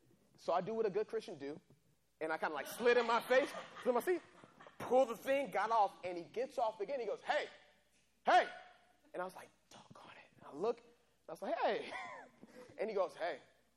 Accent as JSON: {"language": "English", "town": "San Diego", "region": "California", "country": "United States", "tie": "born or raised there", "said": "You know, when I was 16, I used to do track and field. I grew up in San Diego."}